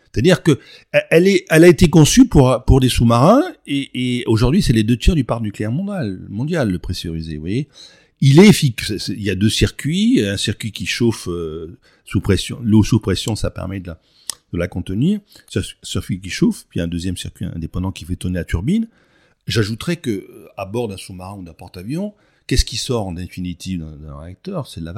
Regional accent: Provence-Alpes-Côte d'Azur, France; comme la Provence, je suis provençal

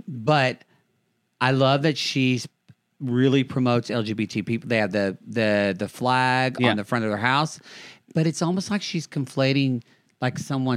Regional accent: the South, United States; Maybe because I'm from the South.

